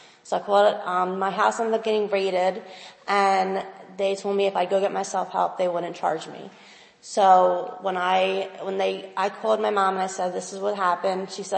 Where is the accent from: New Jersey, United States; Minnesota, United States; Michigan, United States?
New Jersey, United States; Atlantic City; I said I'm 24. I'm from Atlantic City, New Jersey.